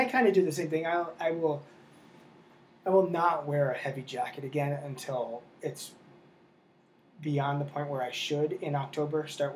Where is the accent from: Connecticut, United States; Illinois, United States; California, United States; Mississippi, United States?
Connecticut, United States; also born or lived in Rhode Island; now in Maine, United States; And I lived in Connecticut for most of my life. I went to school in Rhode Island, was there for a bunch of years during school and after, and then we moved to Maine.